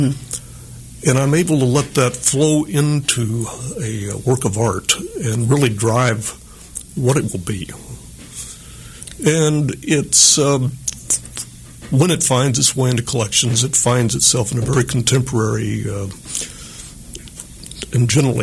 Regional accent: Missouri, United States; and I'm from Missouri originally, mm-hmm, from central Missouri.

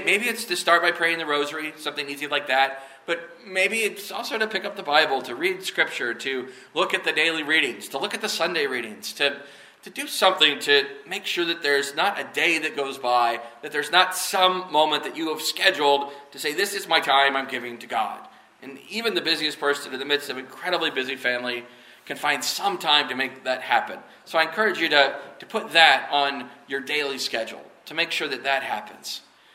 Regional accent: Kansas, United States; Now, we're from Kansas. We don't speak Vietnamese.

